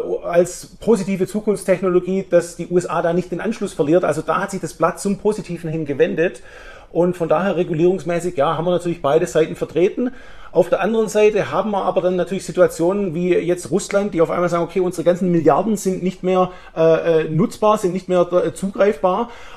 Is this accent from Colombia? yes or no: yes; Medellín, Antioquia, Colombia; schön, dass es in meiner Heimatstadt stattfindet.